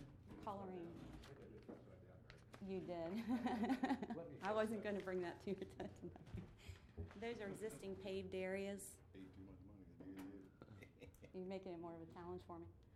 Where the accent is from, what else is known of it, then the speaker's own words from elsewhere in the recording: Milford, Delaware, United States; from Milford, Delaware.